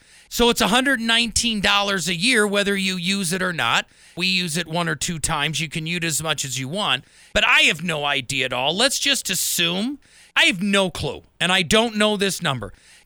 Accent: Midwest, United States; Because I come from the Midwest, where it's never the wrong time to do the right thing

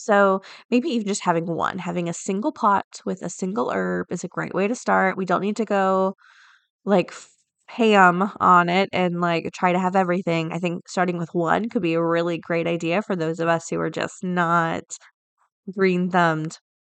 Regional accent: Florida, United States; Like growing up in Florida, we have a healthy, healthy fear of gators.

